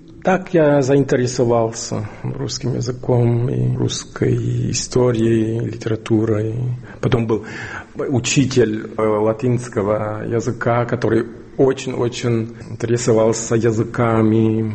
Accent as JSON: {"language": "Russian", "country": "Switzerland", "tie": "born there", "second_language": "Russian", "said": "Ну, я родился в Швейцарии, на севере Швейцарии, и очень рано уже занимался поэзией."}